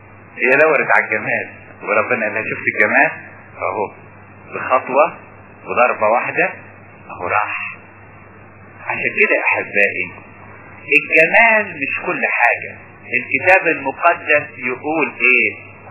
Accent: Upper Egypt, Egypt; ليا واحد قريبي عندنا في الصعيد

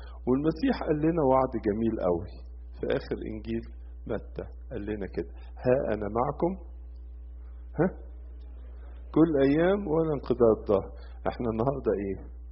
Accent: Egypt; وطبعا مدينة كورنثوس دي مدينة كبيرة زي مدينة اسكندرية كده عندنا في مصر

